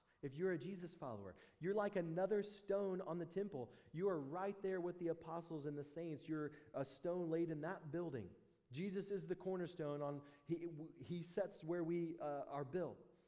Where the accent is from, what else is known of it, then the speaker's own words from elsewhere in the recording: United States; Of course, I'm American. I think about it in American terms.